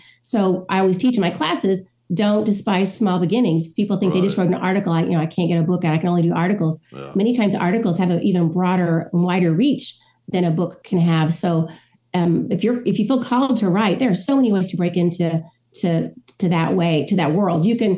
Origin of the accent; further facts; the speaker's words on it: Bedford, Indiana, United States; So I was raised in the Free Methodist Church here in Bedford, Indiana, and grew up under the pew.